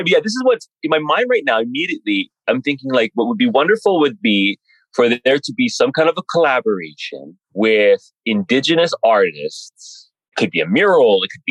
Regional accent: Hawaii, United States; As a Hawaiian, for example, I can now share my culture in all kinds of new ways.

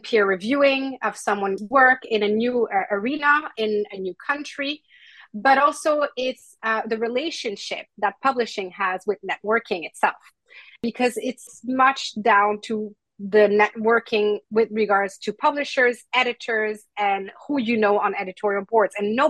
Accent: Canada; now in United Kingdom; because I'm not from the UK. And so I don't have the network that UK academic would have, for example. I'm Canadian.

